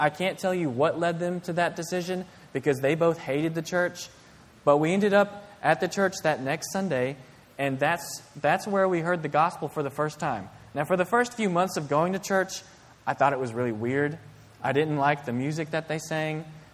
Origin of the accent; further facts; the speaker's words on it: Bible Belt, United States; And I grew up in the Bible Belt, and so I was surrounded by Christians